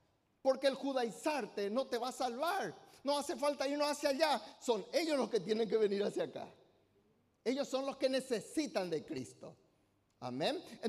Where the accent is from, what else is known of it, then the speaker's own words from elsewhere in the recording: Paraguay; Porque transitoriamente yo soy paraguayo, pero mi ciudadanía, dice el apóstol, está en los cielos.